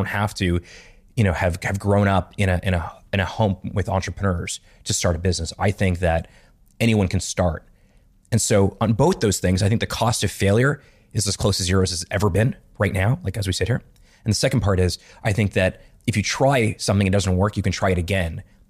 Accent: Montreal, Quebec, Canada; when I was 13 years old, I grew up in Montreal.

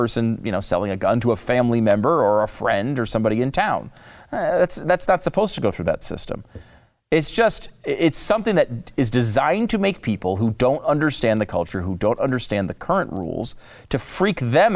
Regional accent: Connecticut, United States; I grew up in Connecticut. Nobody I knew really was a big gun guy.

